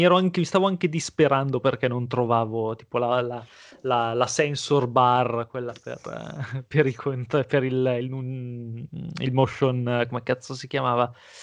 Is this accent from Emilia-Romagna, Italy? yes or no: yes; Piacenza, Emilia-Romagna, Italy; mi manca molto poter andare dalle mie parti a Piacenza, uscire in bici così